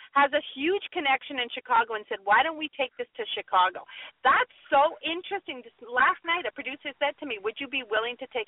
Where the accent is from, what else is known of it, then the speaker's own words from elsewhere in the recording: Canada; I'm a Canadian who's in love with America.